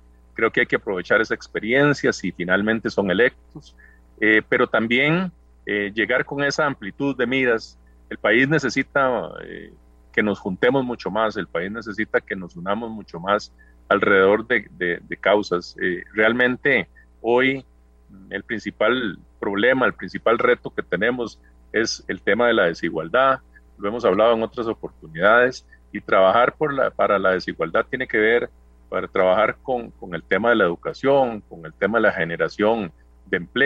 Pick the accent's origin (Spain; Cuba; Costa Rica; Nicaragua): Costa Rica; que eso es al final de cuentas lo que nos va a permitir salir adelante juntos